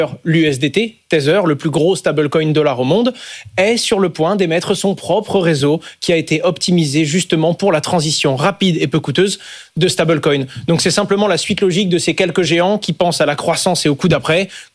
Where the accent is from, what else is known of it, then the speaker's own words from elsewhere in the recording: France; C'est pas normal, je suis français.